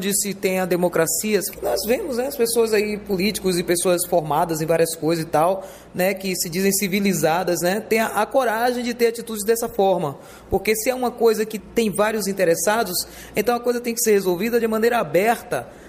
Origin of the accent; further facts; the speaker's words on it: Brazil; Eu não conheço diretamente, mas eu posso falar como brasileira.